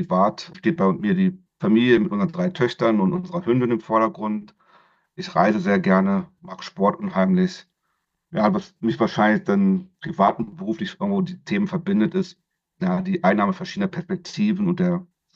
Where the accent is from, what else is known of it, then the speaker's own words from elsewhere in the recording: Hanover, Lower Saxony, Germany; moved away as an adult; also born or lived in Baden-Württemberg; Ich komme aus Hannover, habe hier Jura studiert